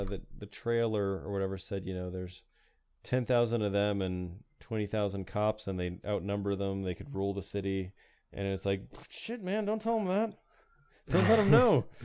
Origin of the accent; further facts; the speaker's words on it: Indiana, United States; Yeah, I grew up in Indiana, but I'm actually from the Bronx over here.